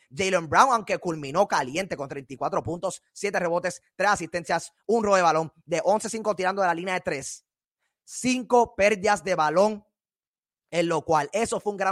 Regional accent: Puerto Rico; aquí siendo orgullo boricua, representando nuestra isla, el encanto.

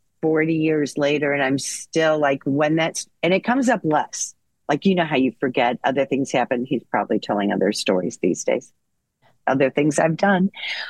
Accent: Indianapolis, Indiana, United States; Well, I mean, it was never said, but I am from Indianapolis, Indiana.

